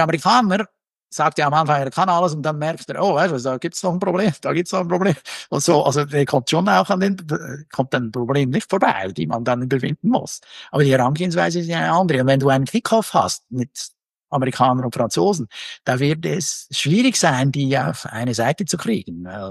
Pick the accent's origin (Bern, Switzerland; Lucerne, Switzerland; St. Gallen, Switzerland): Bern, Switzerland; als ein Schweizer, insbesondere als einer, der aus Bern kommt.